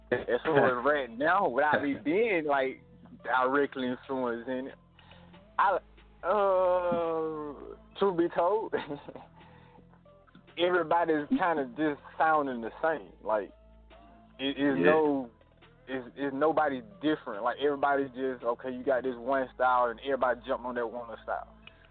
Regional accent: Atlanta, Georgia, United States; Oh, you know, I'm from Atlanta, so, I mean, hats off

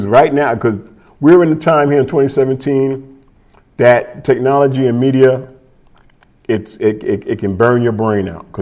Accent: New York, United States; When it moved from, because, you know, I'm from New York, so rap was, the elevation, the change of rap.

